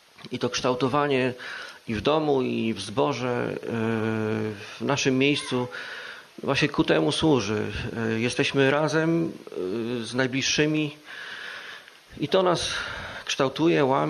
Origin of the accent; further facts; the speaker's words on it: Prabuty, Pomeranian Voivodeship, Poland; przyjechałem tutaj z Prabud, nie sam, z rodziną moją.